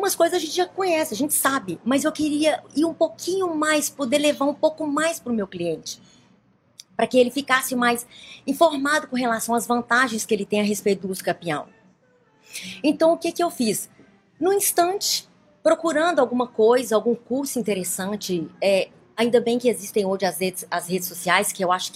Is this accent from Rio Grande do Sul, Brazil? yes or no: no; Sete Lagoas, Minas Gerais, Brazil; eu sou de Minas, Minas Sete Lagoas.